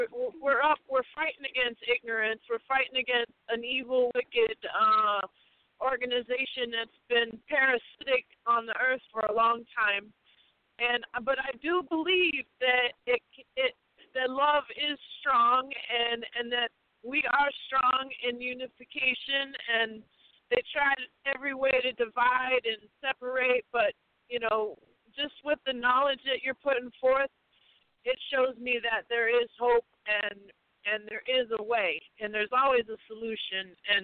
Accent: Southfield, Michigan, United States; born there; And, you know, I'm born in Detroit, so we have that in common. I was born in Southfield, so I know what's going on in Detroit.

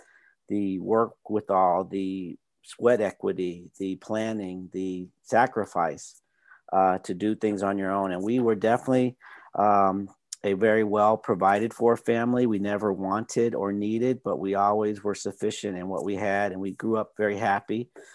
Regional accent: St. Louis, Missouri, United States; Well, it all starts with a starting place. I'm from St. Louis, Missouri.

